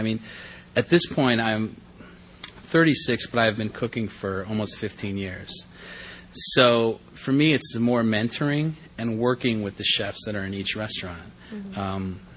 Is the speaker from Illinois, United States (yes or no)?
yes; Chicago, Illinois, United States; moved away as an adult; I was born and raised in Chicago and spent the first 22 years of my life there, had many friends and family there.